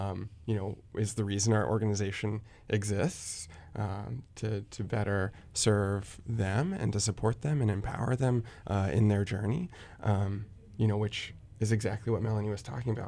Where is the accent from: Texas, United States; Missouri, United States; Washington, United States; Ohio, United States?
Washington, United States; Bellingham; also born or lived in Seattle; now in Roseburg, United States; I actually went and did a year of service back in my hometown, Bellingham, Washington.